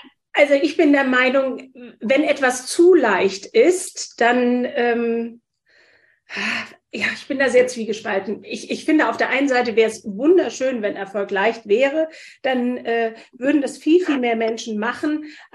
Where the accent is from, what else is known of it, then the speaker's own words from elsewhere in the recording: Wiesbaden, Hesse, Germany; now in Hamburg, Germany; Ich komme aus Hessen, aus Wiesbaden und bin 1995 nach Hamburg gezogen